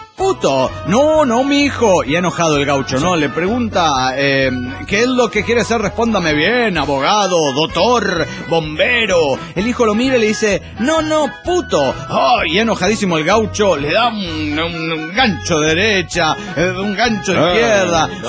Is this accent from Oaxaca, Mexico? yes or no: yes; Juchitán, Oaxaca, Mexico; yo soy de Juchitán y no de Catepec, donde me han ubicado varias veces.